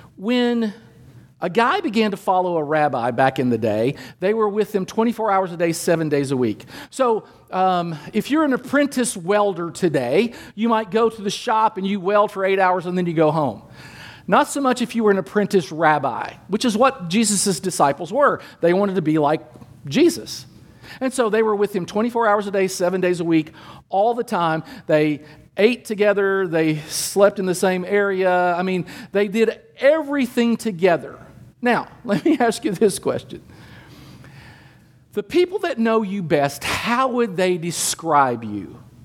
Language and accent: English; Kentucky, United States; You know, I'm a guy from Kentucky.